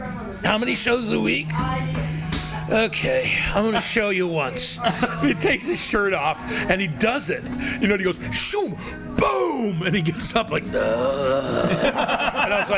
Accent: Midwest, United States; I even though I'm from the Midwest, whatever Midwestern I can bring to it, I feel I am a San Francisco, California regional theater person and comedian

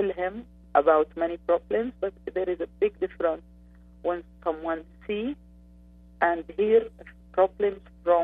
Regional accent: Gaza Strip, Palestine; now in West Bank, Palestine; I am originally from Gaza, and I moved to West Bank since 8 years.

